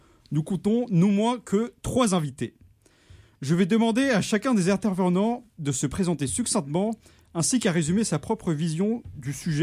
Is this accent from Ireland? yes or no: no; France; now in Sherbrooke, Canada; Et moi aussi, je suis français.